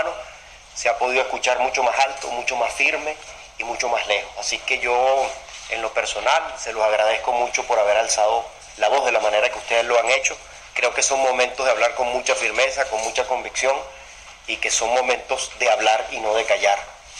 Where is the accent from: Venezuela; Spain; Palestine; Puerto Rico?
Venezuela; esos desafíos que tenemos como latinoamericanos nos tocan a nosotros como venezolanos